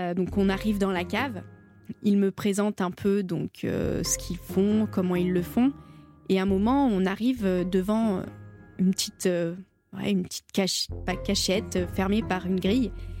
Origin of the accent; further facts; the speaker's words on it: Saint-Étienne, Auvergne-Rhône-Alpes, France; Donc je suis stéphanoise, je viens de Saint-Étienne.